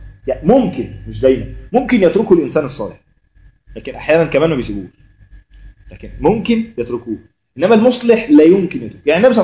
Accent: Egypt; يعني فيروس سي مثلا عندنا في مصر

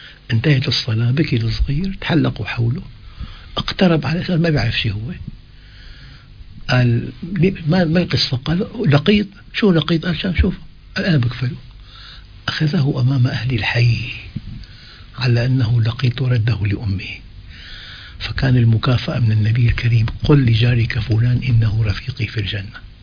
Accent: Damascus, Damascus Governorate, Syria; أذكر شخص عندنا بدمشق

